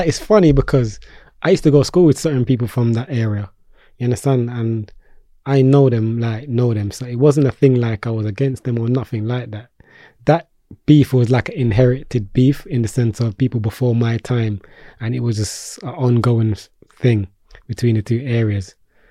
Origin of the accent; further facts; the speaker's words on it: Peckham, London, United Kingdom; Some people say, yeah, Peckham boy, because I'm from Peckham.